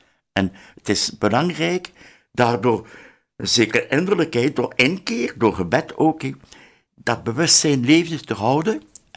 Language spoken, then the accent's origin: Dutch; Bruges, West Flanders, Belgium; born there; ja, moet. Geboren in Brugge in het jaar 1932. Ja, een talrijk gezin, 11 kinderen. De vijfde.